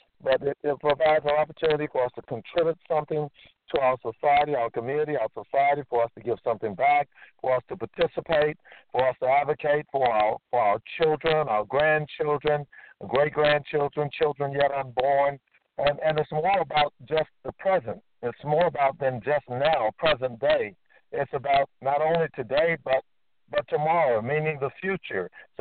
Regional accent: the Carolinas, United States; when I was a youth with my buddies growing up in the Carolinas.

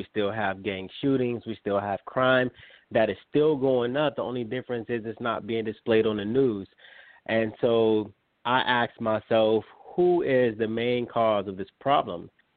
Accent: Los Angeles, California, United States; I'm actually from South Central Los Angeles.

